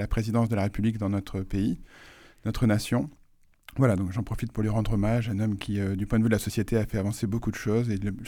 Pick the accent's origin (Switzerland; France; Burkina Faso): France; Toulouse, Occitanie; moved away as an adult; also born or lived in Bordeaux; je suis né à Bordeaux, je vous disais, et grandi à Toulouse à partir de 77.